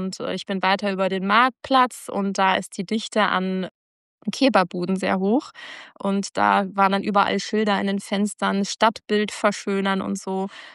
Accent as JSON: {"language": "German", "town": "Giessen", "region": "Hesse", "country": "Germany", "said": "denn ich komme ja aus Gießen."}